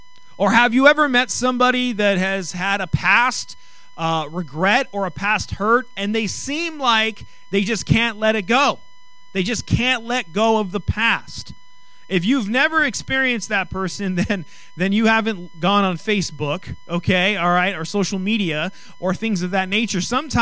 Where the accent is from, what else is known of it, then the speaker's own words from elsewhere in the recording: California, United States; My even though I was from the Bay Area, born in the Bay Area, my mother's from Texas, so we all grew up as Cowboy fans in 49er country.